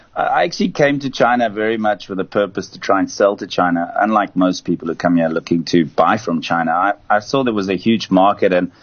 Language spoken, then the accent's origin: English; South Africa